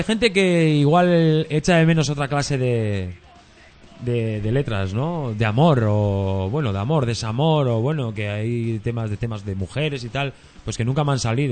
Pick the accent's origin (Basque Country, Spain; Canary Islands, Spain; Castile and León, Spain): Basque Country, Spain; Bermeo; first language Basque; Spanish is a second language; Mi idioma natal es euskera, yo castellano he aprendido en la calle con 9 años.